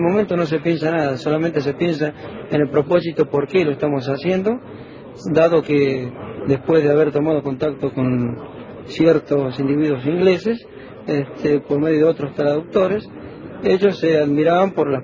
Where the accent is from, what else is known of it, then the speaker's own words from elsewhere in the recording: Las Acequias, Córdoba, Argentina; Pueblito chiquito, pintoresco. Como el cordobés.